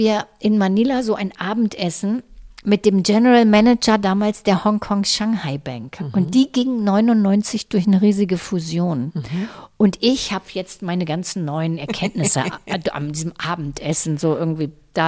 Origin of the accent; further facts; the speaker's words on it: Lower Saxony, Germany; Und dann bin ich in meine alte Heimat zurückgegangen, ans Steinhuder Meer.